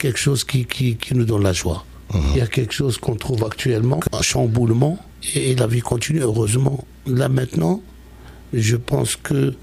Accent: Algeria; Moi je viens de l'ouest d'Algérie déjà, ouais. On est en plus andalou

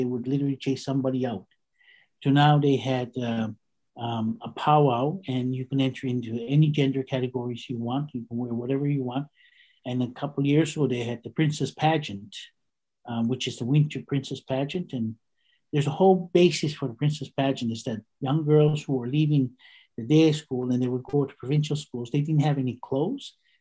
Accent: Eskasoni, Nova Scotia, Canada; And I'm an Indian day school survivor. I spent 10 years in the Indian day school in Eskasoni.

